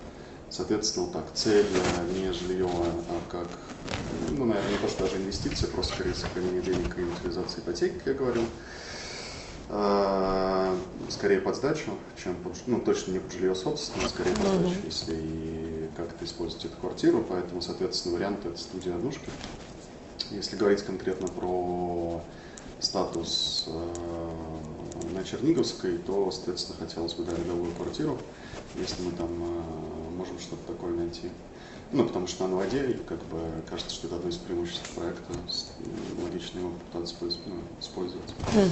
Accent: Moscow, Russia; Потому что мы сами из Москвы

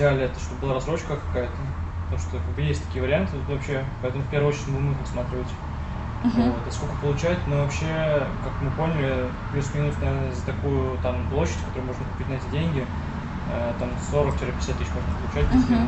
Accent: Moscow, Russia; Да, мы вообще из Москвы, вот только приехали.

